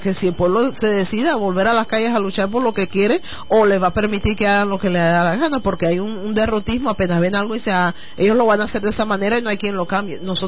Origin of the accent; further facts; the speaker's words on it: Panama; moved away; cuando yo salí de Panamá, la Universidad de Panamá era una de las recomendadas a nivel internacional